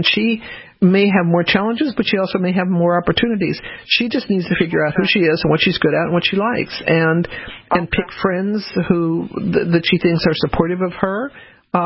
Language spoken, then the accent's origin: English; the South, United States; as many of you know, I'm a Southerner.